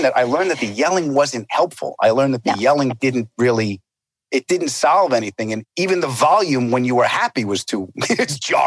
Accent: New York City, New York, United States; because I was conditioned to growing up in New York. You know, we're loud people. Italians living in New York, even the opera's loud

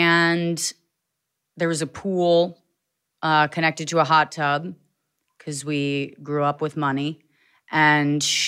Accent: Virginia, United States; Like outside of DC in Northern Virginia.

